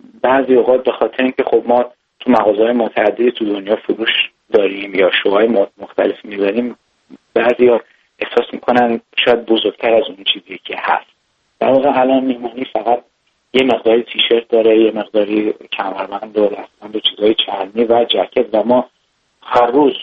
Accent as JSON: {"language": "Persian", "country": "Iran", "said": "ما ایرانی هستیم"}